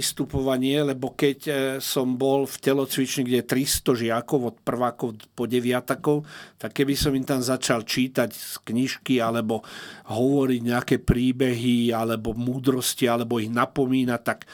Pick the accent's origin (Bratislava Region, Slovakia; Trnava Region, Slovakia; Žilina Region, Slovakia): Bratislava Region, Slovakia; Bratislava; Nie, že ja som ten mudrc z Bratislavy a oni sú tí chudáci